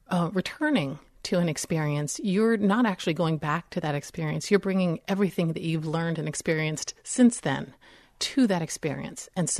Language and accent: English; Washington, District of Columbia, United States; I'm from Washington, D.C. I was not a city slicker, but I was definitely not a Western girl